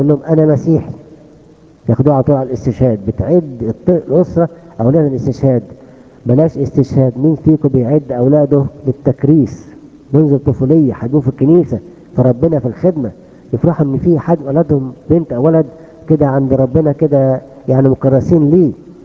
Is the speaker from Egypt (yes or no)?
yes; Egypt; في بنات عندنا في مصر